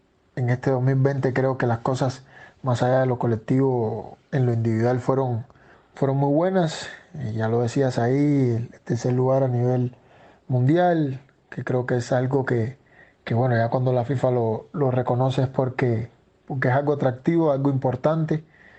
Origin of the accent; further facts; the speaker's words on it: Cuba; al final nosotros todos somos cubanos y al final salimos de un mismo lugar